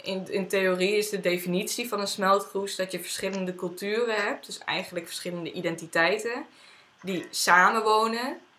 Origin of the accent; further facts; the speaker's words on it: Friesland, Netherlands; Dat ik dan in Utrecht kwam of in Amsterdam en dat ik dan zei, ik kom uit Friesland